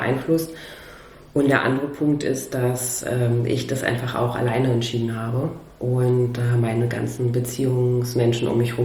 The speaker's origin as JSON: {"language": "German", "region": "East Germany", "country": "Germany", "said": "ich als Ossi, da wieder mehr in so einer Region zu sein, wo das halt irgendwie mehr Ossis auch um mich rum sind."}